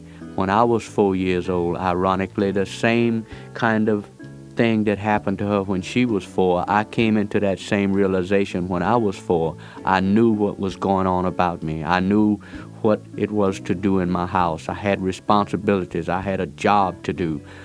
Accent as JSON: {"language": "English", "town": "Longview", "region": "Texas", "country": "United States", "tie": "born there", "said": "So when I was born on February the 7th, 1930, Longview, Texas, raining and snowing, right behind the old jailhouse, Gregg County, Precinct Number 1, Hoot Garner was the sheriff."}